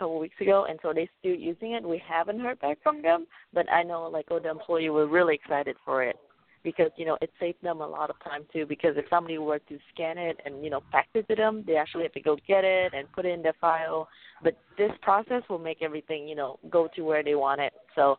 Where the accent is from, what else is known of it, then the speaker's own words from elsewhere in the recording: Vietnam; English is a second language; now in United States; Okay, well, I was born and raised in Vietnam, and we moved here about 6 years ago